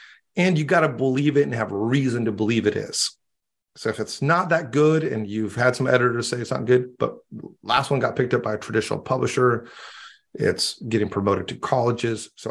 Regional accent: Mexico; I grew up in Mexico.

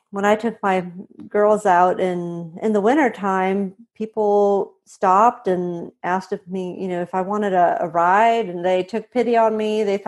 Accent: Sweden; English is a second language; also born or lived in United States; I'm originally from Sweden. I was born and raised here, and then I met my then husband in Australia and moved over to the U.S. when I was in my 20s

